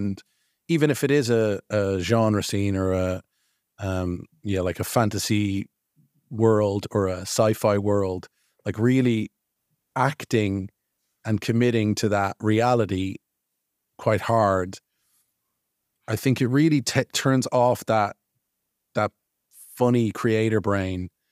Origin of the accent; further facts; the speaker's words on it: Ireland; now in London, United Kingdom; Yeah, I'm from Ireland originally, but I came to London.